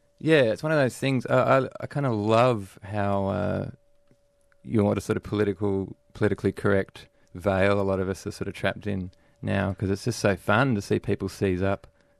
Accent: Burnie, Tasmania, Australia; now in Melbourne, Australia; growing up in Burnie in Tasmania. Now living in sort of Thornbury in Melbourne.

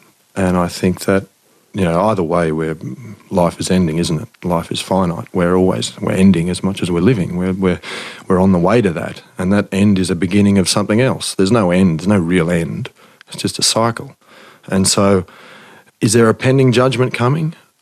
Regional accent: New South Wales, Australia; I grew up out in the Riverina

